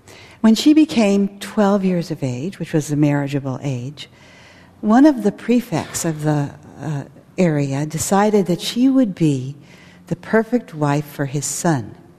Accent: San Francisco, California, United States; put me in mind of myself as a little girl growing up in San Francisco. And I lived in a very small neighborhood, the Haight-Ashbury, in a family that was devoutly Catholic.

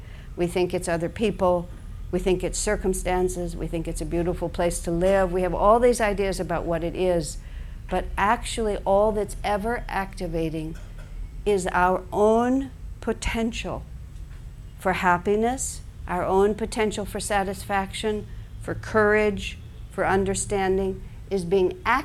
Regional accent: El Paso, Texas, United States; born there; I've mentioned to you I was born in El Paso, Texas.

